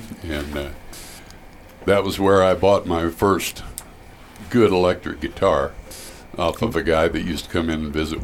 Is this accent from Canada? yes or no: no; Marion, Ohio, United States; born there; I was born in Marion in 1948. In what is now the professional building on Delaware Avenue. It was the original Marion General Hospital.